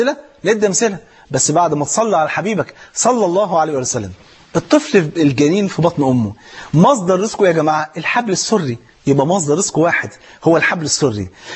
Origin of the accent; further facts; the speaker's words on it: Egypt; واحد مليونير مرة معدي على أرض فلاحين عندنا في مصر